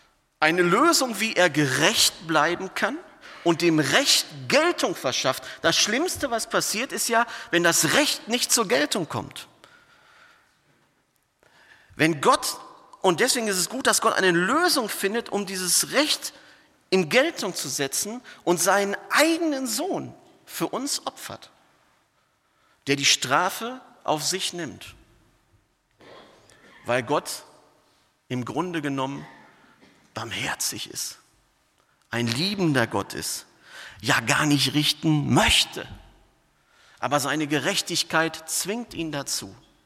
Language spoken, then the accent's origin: German; North Rhine-Westphalia, Germany; dann würde man in Westfalen sagen, wo ich herkomme, da kriegst du Panik